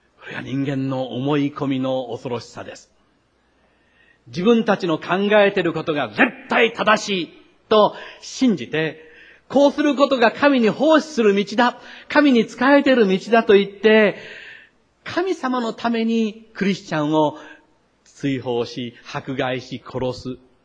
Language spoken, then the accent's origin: Japanese; Kochi, Japan; born there; 私は1943年の8月5日に生まれました。高知で生まれました。